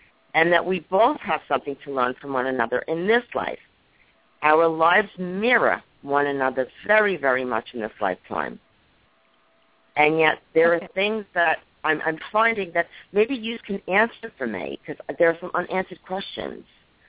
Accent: Long Island, New York, United States; I am from Long Island.

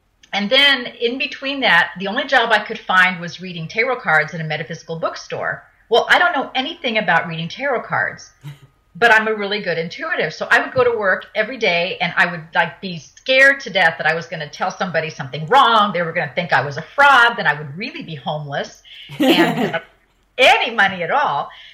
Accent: France; So I grew up in France. I was born in France. So I speak French, and that's kind of a clue to this story.

